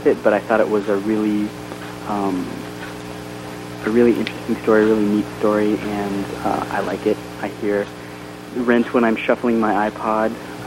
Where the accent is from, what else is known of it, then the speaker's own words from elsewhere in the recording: Utah, United States; I grew up in Utah, and I didn't know a lot of gay people